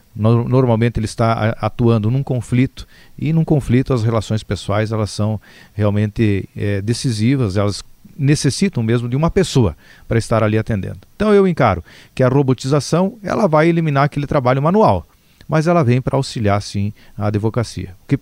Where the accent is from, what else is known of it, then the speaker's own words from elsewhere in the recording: Brazil; passada a eleição, todos nós somos brasileiros e temos que nos unir para buscar dias melhores